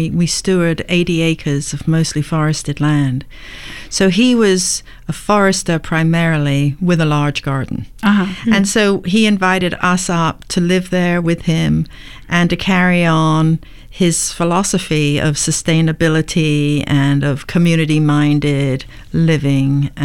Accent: South East England, United Kingdom; In the southeast, in Surrey, south of London.

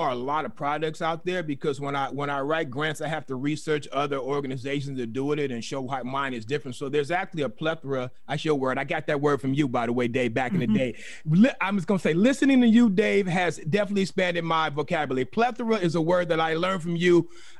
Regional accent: Oakland, California, United States; I'm from Oakland, born and raised.

